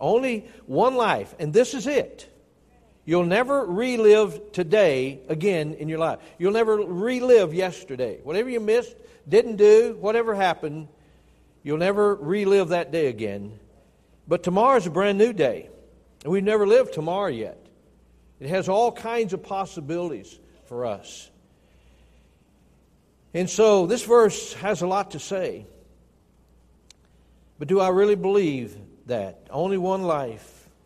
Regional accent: Tennessee, United States; also born or lived in Chattanooga; In Chattanooga, Tennessee, 20 years. In churches. And then, of course, I was born and raised back in the hills of Tennessee.

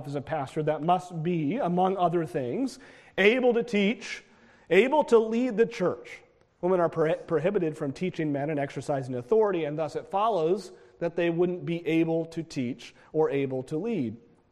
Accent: New England, United States; I grew up in New England. Maybe I like them more. They got some pretty churches in New England.

